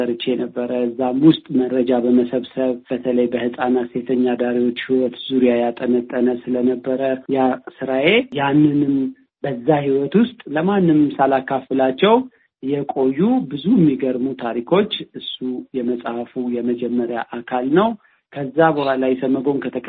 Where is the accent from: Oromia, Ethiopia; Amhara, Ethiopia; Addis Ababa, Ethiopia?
Addis Ababa, Ethiopia; born there; moved away as an adult; ትውልዴም አዲስ አበባ ነው።